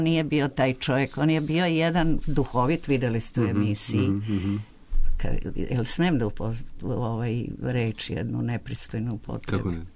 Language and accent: Croatian; Zagreb, City of Zagreb, Croatia; Dolazim iz Zagreba i ovdje završavam gimnaziju i krećem na fakultet